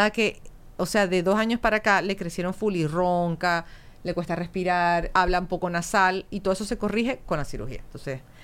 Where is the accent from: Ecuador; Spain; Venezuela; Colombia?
Venezuela; Maracaibo, Zulia; Acuérdate que yo soy maracucha, yo tengo un buen entrenamiento.